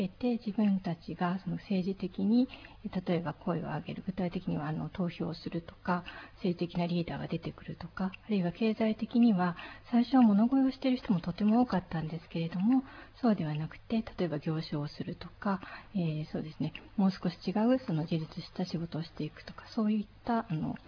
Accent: Kanagawa, Japan; also born or lived in Fukushima; さらに神奈川県に移動しまして、ずっと神奈川で育ちました

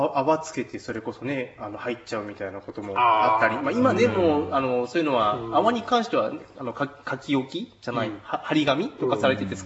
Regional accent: Tsukigata, Hokkaido, Japan; あの自分の地元の方にも温泉があって、月形町の温泉

